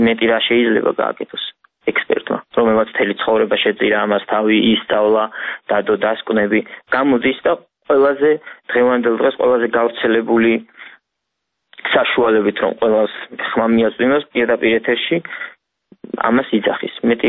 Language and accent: Georgian; Rustavi, Kvemo Kartli, Georgia; მე რუსთავაზე გავიზარდე, რუსთავაზე ვცხოვრობ